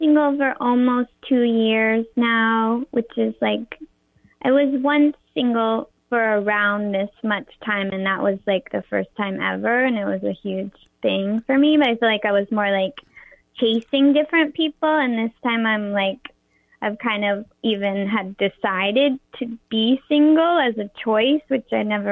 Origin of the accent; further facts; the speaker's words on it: New York, United States; I'm from upstate New York near Albany.